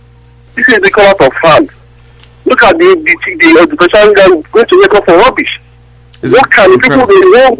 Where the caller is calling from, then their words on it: Abuja, Federal Capital Territory, Nigeria; I'm calling from … I'm calling from Abuja.